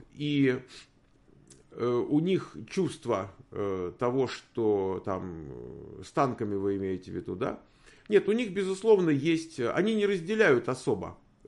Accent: Moscow, Russia; я вырос в Москве. Это громадный город, там, было по тем временам, там, не знаю, там 5, 8, 10 миллионов человек, так город рос. Поэтому какая моя малая родина? Ну, вот, может быть, Лефортово, там район, где я там жил

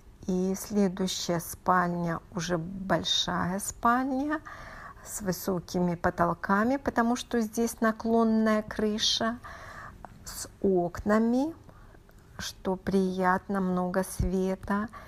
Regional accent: Belarus; now in United States; так как я из Белоруссии, я люблю все-таки шторы.

